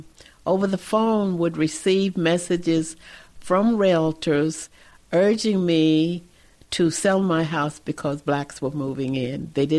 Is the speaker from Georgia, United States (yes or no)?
yes; Brunswick, Georgia, United States; born there; now in Philadelphia, United States; No, I'm not. I was born in Georgia, a place called Brunswick, Georgia.